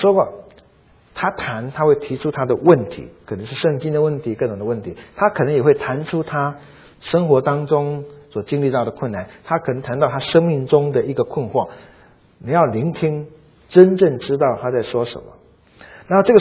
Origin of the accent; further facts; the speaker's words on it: Taiwan; 我是来自于台湾的背景